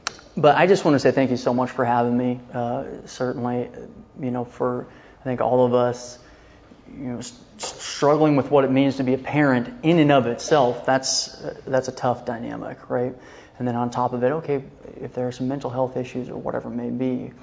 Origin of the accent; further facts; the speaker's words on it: San Diego, California, United States; which I grew up in San Diego originally.